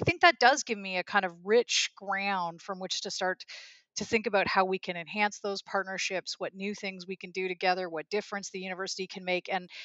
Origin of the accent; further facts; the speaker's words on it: Saskatchewan, Canada; born there; I was born in Saskatchewan, so that gives me a kind of grassy start.